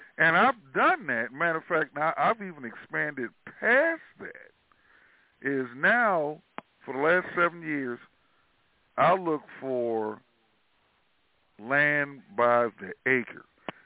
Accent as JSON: {"language": "English", "town": "Washington", "region": "District of Columbia", "country": "United States", "tie": "born or raised there", "said": "because I grew up in Washington, D.C., still have a place, a house in Washington, D.C."}